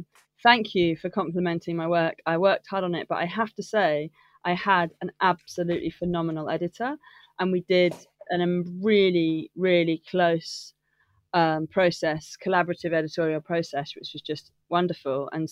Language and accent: English; United Kingdom; as you can hear, I'm British